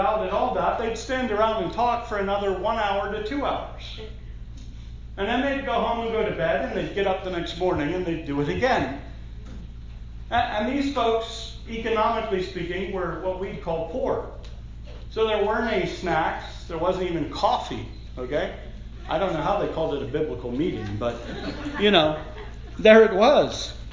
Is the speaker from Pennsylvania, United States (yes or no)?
yes; Pennsylvania, United States; Now, I love football. I'm from Pennsylvania, okay?